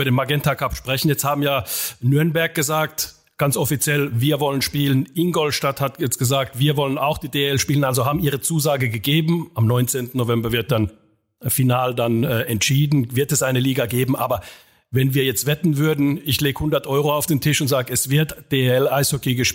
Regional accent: Finland; German is a second language; du bist Schwede, ich bin Finne, du hast auch finnische Hintergründe, wir sprechen Deutsch, damit die Leute es verstehen.

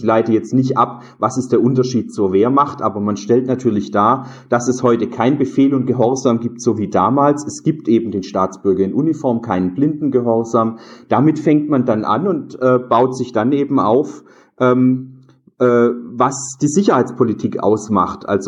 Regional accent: Southern Germany, Germany; Bei uns im Süden, also gerade in Süddeutschland, Bayern, Baden-Württemberg, haben Jugendoffiziere überhaupt kein Problem.

